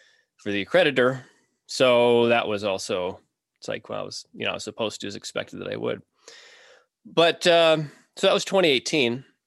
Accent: South Dakota, United States; So I grew up here in South Dakota in the, I guess it was a North American Baptist church.

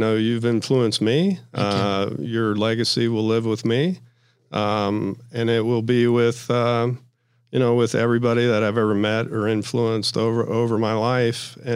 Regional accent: Ohio, United States; I'm from Ohio. A lot of my relatives from Kentucky.

